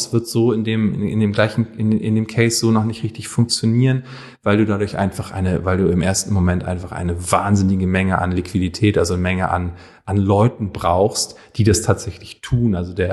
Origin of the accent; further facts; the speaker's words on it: Hamburg, Germany; Ich komme aus dem Hamburger Westen ursprünglich.